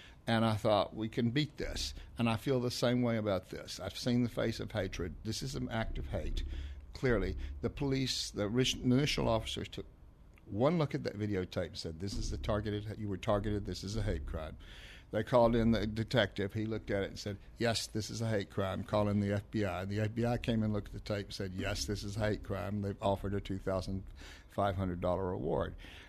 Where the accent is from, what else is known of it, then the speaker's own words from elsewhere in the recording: Louisiana, United States; I have the right to live happy. I have the right to pursue happiness right here in my home state.